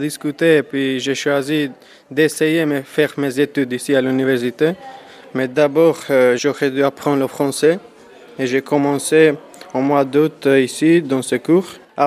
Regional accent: North Macedonia; French is a second language; moved away as an adult; je viens de Macédoine et j'ai 19 ans. J'ai famille ici, mon oncle, ma tante et mes cousins.

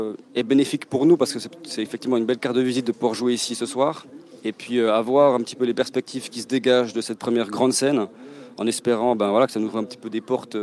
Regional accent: Courgenay, Jura, Switzerland; Effectivement, je suis né et j'ai été élevé à Courgenay. J'ai fait toute ma vie ici.

